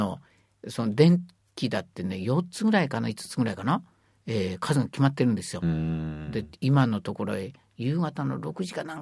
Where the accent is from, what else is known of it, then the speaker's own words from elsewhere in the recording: Shiga, Japan; born there; 僕はね生まれたのがね滋賀県で生まれたんですけれども、電気がつくのが滋賀県で一番遅かったところ。